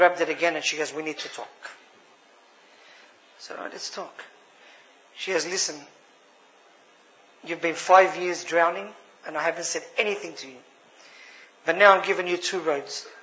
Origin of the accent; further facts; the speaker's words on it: Sydney, New South Wales, Australia; I'm 37 years old. I come before you from Sydney, Australia.